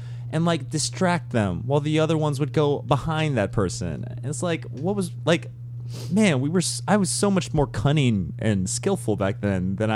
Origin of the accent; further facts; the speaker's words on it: Memphis, Tennessee, United States; It's weird because, like, growing up in Memphis, there's not really, like, a 7-Eleven that people would hang out at.